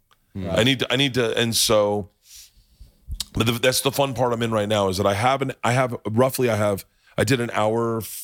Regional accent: Oklahoma, United States; Because when I told everyone I was from Oklahoma, I fucking let them know.

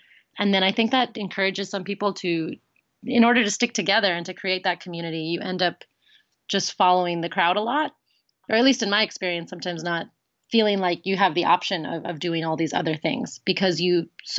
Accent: Florida, United States; So it is normalized here in a way that I didn't experience in the town I grew up in Florida.

